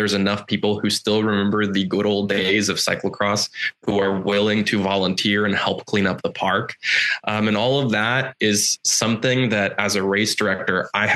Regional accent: Indiana, United States; So, really I'm Indiana. I live in Jeffersonville.

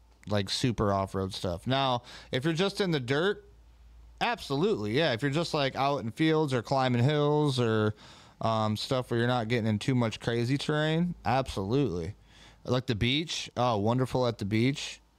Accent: Jackson, Michigan, United States; I was in the middle of my hometown, Jackson, Michigan

